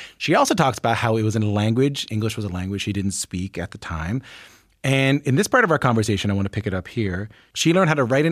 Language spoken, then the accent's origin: English; Canada; I'm from Canada and like from a weird part of Canada.